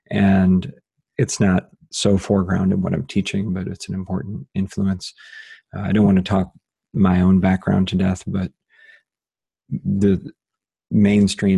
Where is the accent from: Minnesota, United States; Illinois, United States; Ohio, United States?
Ohio, United States; So I'm American, European ancestor, German, English, Irish ancestry, early colonizers, settlers to North America from Pennsylvania. And then I grew up in Ohio. I live in Western North Carolina now